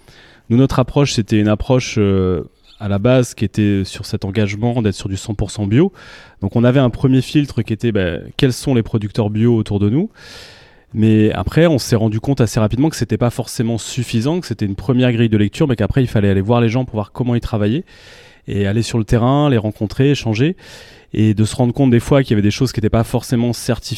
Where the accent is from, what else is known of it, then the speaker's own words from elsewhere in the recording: Nantes, Pays de la Loire, France; also born or lived in Bordeaux / London; j'ai grandi à Nantes de 7 ans à 17 ans. Donc j'ai fait primaire, collège, lycée à Nantes. Après, école de commerce à Bordeaux.